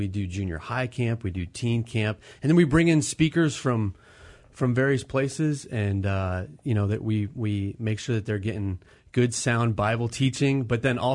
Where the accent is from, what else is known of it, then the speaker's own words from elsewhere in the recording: Lancaster, Pennsylvania, United States; I grew up in Lancaster. I don't live in Lancaster anymore. I just live not just across the Berks County line.